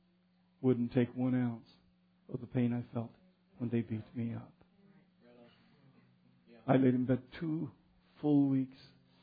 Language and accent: English; Adams City, Colorado, United States; just because I was from Adam City, which was a good reason to beat up on somebody, actually, because Adam City had been beating up on Mapleton students a lot.